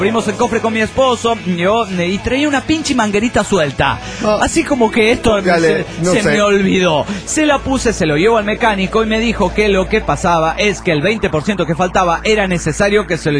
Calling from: Aguascalientes, Mexico; de Aguascalientes, México.

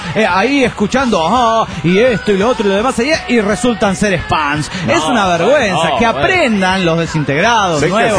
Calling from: Santo Domingo, Distrito Nacional, Dominican Republic; de Santo Domingo, República Dominicana.

